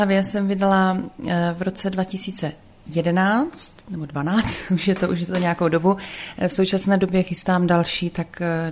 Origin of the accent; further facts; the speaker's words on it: Brno, South Moravian Region, Czechia; now in Prague, Czechia; Já jsem Brňák, pocházím z centra Brna, zahraničí, pokud je Praha zahraničí, tak žiju v podstatě víceméně tam, ale do Brna jezdím taky často.